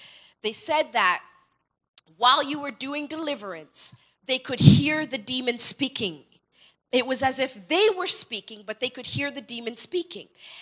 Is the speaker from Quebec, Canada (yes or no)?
no; Kitchener, Ontario, Canada; There was a story in, I'm from Kitchener.